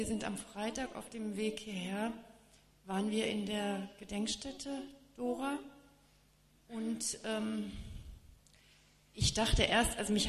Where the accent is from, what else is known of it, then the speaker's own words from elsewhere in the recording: Gardelegen, Saxony-Anhalt, Germany; Und ich stamme aus der Gegend, meine Familie lebte bei Gardelegen und ich bin da auch aufgewachsen.